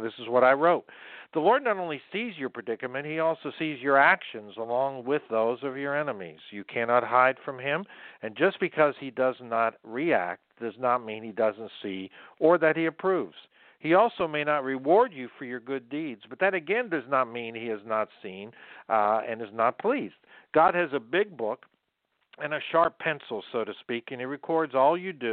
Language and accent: English; Pennsylvania, United States; also born or lived in Florida; I'm from Pennsylvania, but was down south for 18 years, Orlando for 4 years.